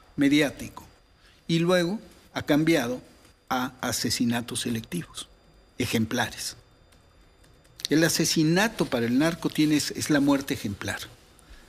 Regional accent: Guatemala; Y primero soy guatemalteco, luego soy viejo decrépito

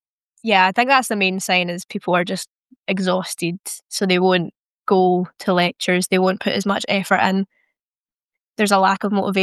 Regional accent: Paisley, Scotland, United Kingdom; So luckily I'm from Paisley, so I don't really see anyone that I went to high school with.

